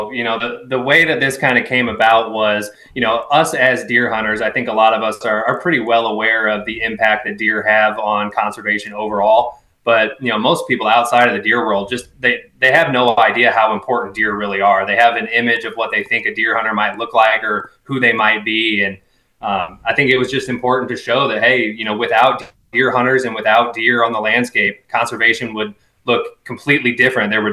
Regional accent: Missouri, United States; moved away as an adult; now in Mobile, United States; so I was born and raised in Missouri. I grew up in the suburbs of St. Louis, just outside of Sheffield there.

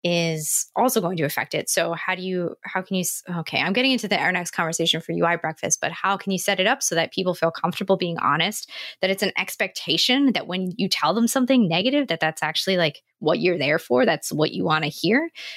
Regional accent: New Jersey, United States; So I'm from New Jersey, which is a part of the United States that's kind of known for being a little thick skinned and a little bit rough and tumble.

